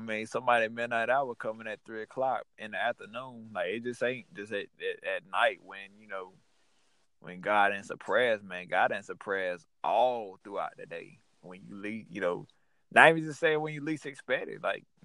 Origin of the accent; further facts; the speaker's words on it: North Carolina, United States; accent: country; Where is this guy from? Yeah. … Nah. East of North Carolina.